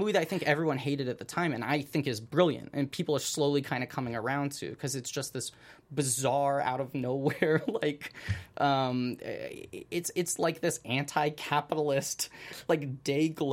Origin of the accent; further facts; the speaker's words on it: New York, United States; I grew up in New York. Cars scare me. I've never driven a car in my life.